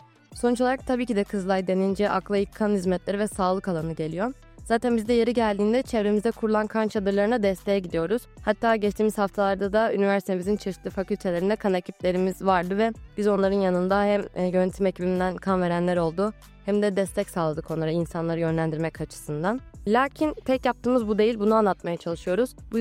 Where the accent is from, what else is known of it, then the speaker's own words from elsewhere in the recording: Tekirdağ, Turkey; Aslında Tekirdağlıyım.